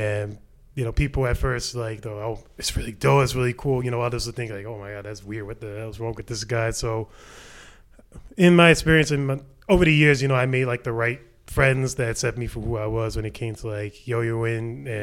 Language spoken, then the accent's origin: English; The Bronx, New York, United States; You know, I'm from the Bronx, born and raised